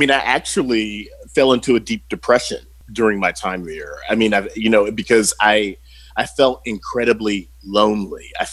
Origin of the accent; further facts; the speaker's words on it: Milwaukee, Wisconsin, United States; working at a local Black newspaper in Milwaukee, my hometown.